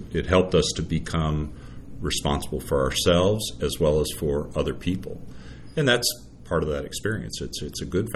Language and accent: English; Centerfield, Kentucky, United States; Well, I went to high school here. I grew up in Centerfield